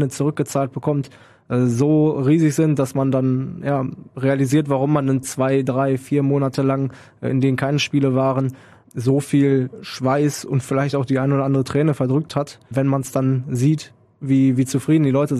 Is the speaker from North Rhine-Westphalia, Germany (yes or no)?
yes; Münster, North Rhine-Westphalia, Germany; born there; komme aus einer Stadt, in der es Eishockey nicht gibt, glaube ich auch.